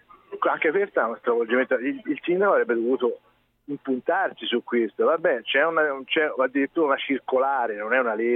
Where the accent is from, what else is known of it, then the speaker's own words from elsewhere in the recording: Siena, Tuscany, Italy; io da senese avrei voluto vedere anche una nerbatina nel sedere del cavallo